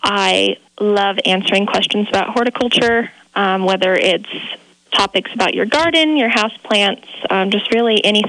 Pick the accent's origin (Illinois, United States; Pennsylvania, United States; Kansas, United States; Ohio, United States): Kansas, United States; Frankfort; I'm originally from Frankfort. I graduated from Frankfort High in 2019.